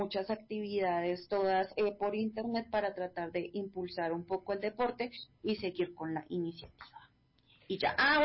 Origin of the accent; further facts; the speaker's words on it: Colombia; nosotros como colombianas fuimos como condecoradas